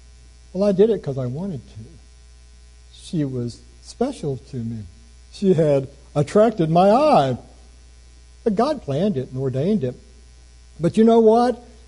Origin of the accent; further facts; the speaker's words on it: Pasadena, Texas, United States; also born or lived in Huntington, West Virginia / Austin, Texas / California; I was born in Huntington, West Virginia. She was born in Baton Rouge. These are miles apart. No way this young couple's going to get together. I'm 5 years old, and we moved to Pasadena, Texas. Then we moved to Austin, Texas. Then we moved to California.